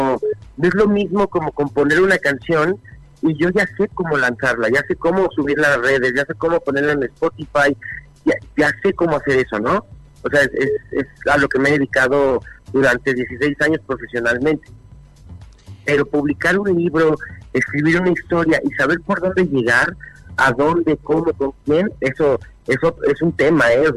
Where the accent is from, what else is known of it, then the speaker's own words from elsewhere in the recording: Tijuana, Baja California, Mexico; now in Mexico City, Mexico; En el 2010 nos vinimos a vivir a la Ciudad de México, porque nosotros somos de Tijuana.